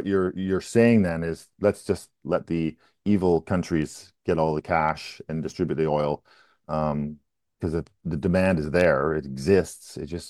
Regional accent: British Columbia, Canada; It's selfish on our part as British Columbians

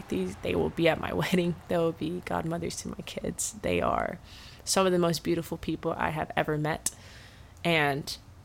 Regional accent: Texas, United States; and I was so geeked because I'm from Texas. It's flat. There's not a bunch of greenery.

